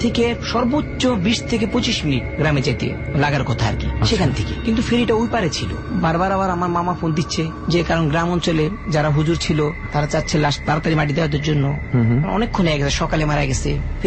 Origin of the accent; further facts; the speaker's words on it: Gazipur, Dhaka Division, Bangladesh; আমি পুবাল গাজীপুর থেকে এসেছি